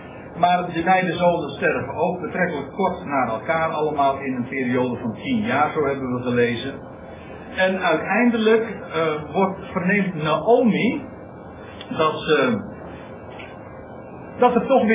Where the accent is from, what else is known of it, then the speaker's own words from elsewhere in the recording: Netherlands; want we zijn Nederlanders